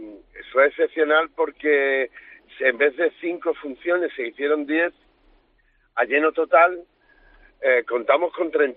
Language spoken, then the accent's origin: Spanish; Andalusia, Spain; mi aportación como andaluz